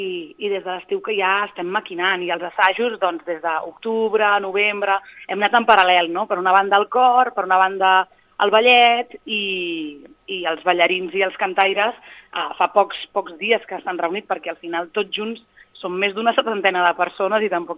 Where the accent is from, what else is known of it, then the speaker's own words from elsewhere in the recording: Sabadell, Catalonia, Spain; now in Castellar del Vallès, Spain; Doncs perquè jo sóc de Sabadell i ara mateix estic vivint a l'Airesol, a Castellà